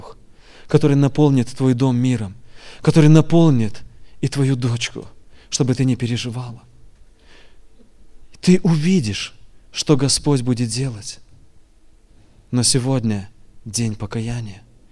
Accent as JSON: {"language": "Russian", "country": "Lithuania", "tie": "born or raised there", "second_language": "Russian", "said": "Простите за мой русский язык, я уже некоторым говорил, я сам литовец коренной"}